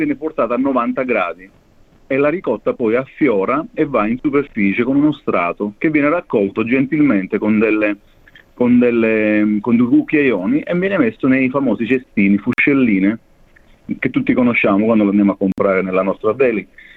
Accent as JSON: {"language": "Italian", "region": "Sicily", "country": "Italy", "said": "La ricotta per me, che sono siciliano, è una delle cose che mi ricordano più la Sicilia nel mondo dei formaggi"}